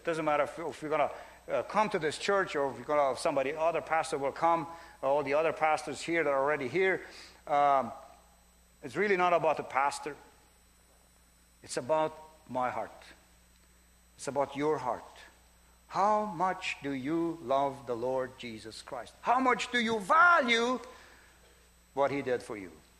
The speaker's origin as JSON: {"language": "English", "country": "Brazil", "moved": "as an adult", "said": "we are from Brazil. Originally, we lived there about 40 years. The last 10 years in Brazil, at least, we were living, 11 years actually, we were living in a big city called Curitiba."}